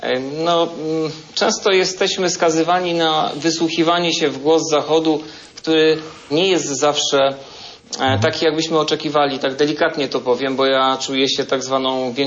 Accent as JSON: {"language": "Polish", "town": "Radom", "region": "Masovian Voivodeship", "country": "Poland", "said": "Ja pochodzę z Radomia."}